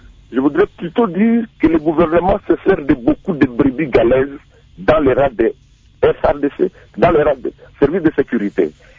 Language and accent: French; DR Congo; regarder un peu notre propre conscience en tant que Congolais pour bien défendre le pays